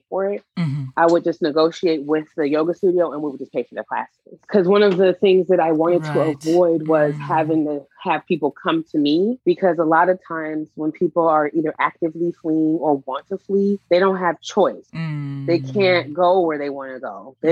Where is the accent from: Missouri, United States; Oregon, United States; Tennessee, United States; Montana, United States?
Oregon, United States; Portland; I grew up in Portland, a predominantly white city, as a Black, dark-skinned, chubby girl. And I was always marginalized.